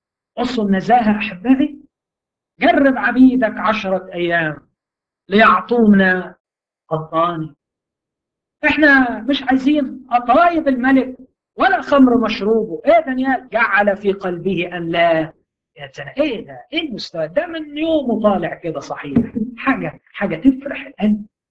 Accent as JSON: {"language": "Arabic", "region": "Upper Egypt", "country": "Egypt", "said": "لكن معروف عندنا في الصعيد"}